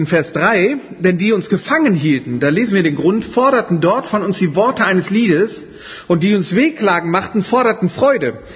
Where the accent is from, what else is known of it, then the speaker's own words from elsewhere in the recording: Düsseldorf, North Rhine-Westphalia, Germany; Ich bin Düsseldorfer, habe in Düsseldorf studiert.